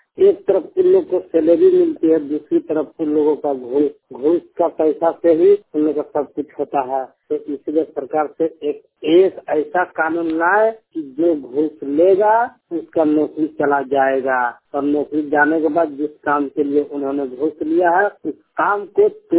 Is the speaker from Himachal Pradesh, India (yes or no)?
no; Jharkhand, India; पंचायत रंगोली, प्रखंड बागमारा, जिला धनबाद का मूल निवासी हूँ।